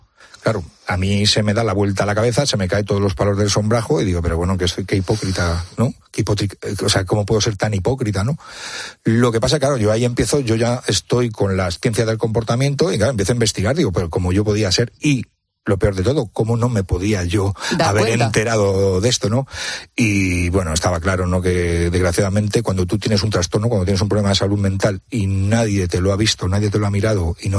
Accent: Madrid, Community of Madrid, Spain; Ese carabanchel profundo de los 80, yo soy del Terciotelol, que era un auténtico mercado de la droga

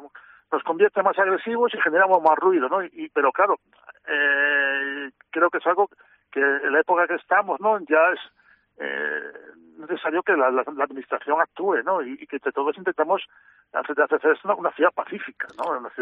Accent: Vigo, Galicia, Spain; y yo soy vigués, yo creo que lo reconozco

